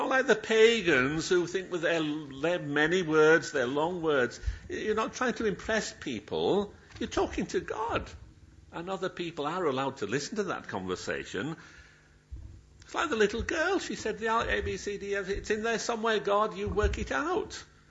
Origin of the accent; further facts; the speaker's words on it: Yorkshire and the Humber, United Kingdom; when I was brought up in South Yorkshire